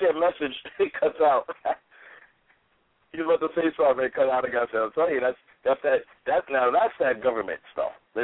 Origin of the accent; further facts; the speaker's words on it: Florida, United States; Well, I was from Florida, but she was going to hit you with a bottle.